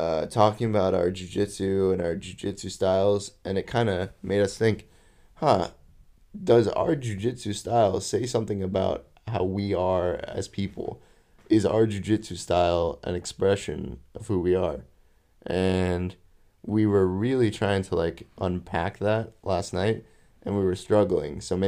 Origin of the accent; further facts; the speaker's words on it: United States; As an American, I could care less.